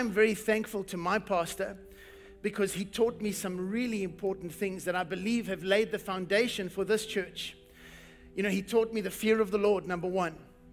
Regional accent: South Africa; accent: South African; I am originally from South Africa. That's why I speak funny. So I have this accent

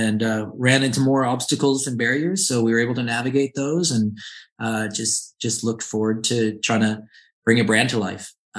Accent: Canada; I mean, I'm Canadian as well. And so it happens to be, the country I grew up in.

